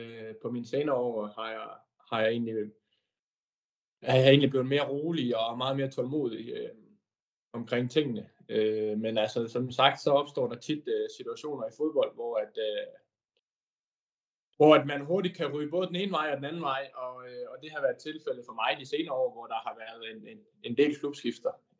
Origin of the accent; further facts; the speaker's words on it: Aalborg, North Denmark Region, Denmark; now in Ingolstadt, Germany; Jeg er lige blevet 27 år, og jeg spiller som sagt fodbold i Sydtyskland. Jeg kommer fra Aalborg og har spillet i flere danske klubber, men spiller nu i Ingolstadt i det sydlige Tyskland.